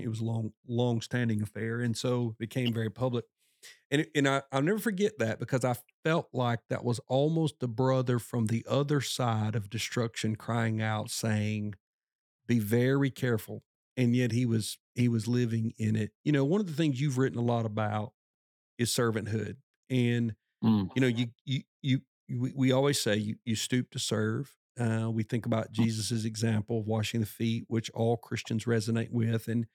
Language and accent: English; Alabama, United States; a very large church in my home state of Alabama was looking for some guys to join the teaching team.